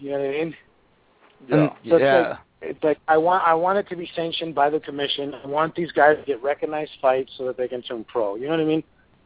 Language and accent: English; El Paso, Texas, United States; You know, I grew up in El Paso. I have a lot of friends that live out there and family.